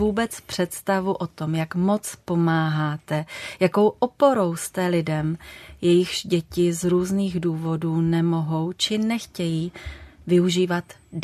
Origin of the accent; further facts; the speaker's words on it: Moravia, Czechia; born there; ta obec leží v mém rodném kraji na moravskoslovenském pomezí